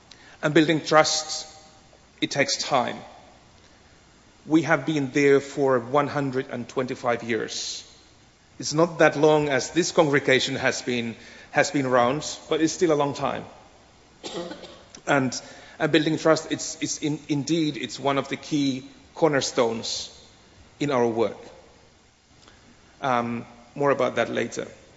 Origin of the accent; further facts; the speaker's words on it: Finland; now in Oman; But we are originally from Finland, and so they are now back in Finland, much norther in the globe